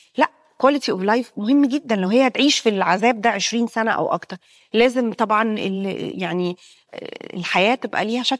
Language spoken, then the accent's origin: Arabic; Egypt; ده وصل عندنا في مصر ان احنا كاطباء